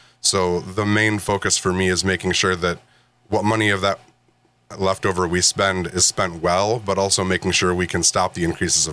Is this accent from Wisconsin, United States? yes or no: yes; Elto, Wisconsin, United States; So I grew up in the Waupun area in the little small town of Elto, if anybody knows that one. Grew up there, went to school there, went to college in Illinois